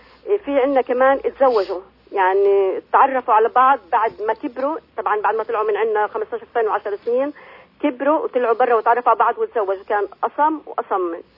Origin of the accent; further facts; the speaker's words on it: Gaza, Gaza Strip, Palestine; إحنا كانوا جينا من غزة على فكرة